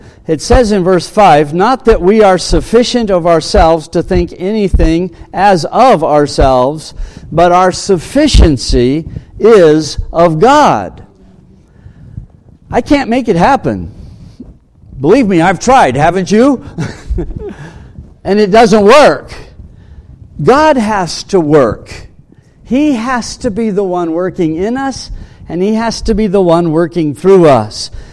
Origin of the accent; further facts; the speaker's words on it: Cody, Wyoming, United States; This is my kind of country, you know, growing up in Cody and Wyoming and just mountains and all that.